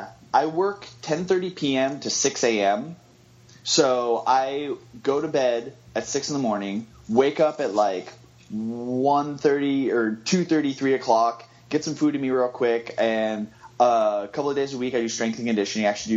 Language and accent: English; Lebanon, Oregon, United States; So, I born and raised in Oregon. I grew up in a small town called Lebanon, which is about an hour and a half southeast of Portland. And small town, like 15,000 people.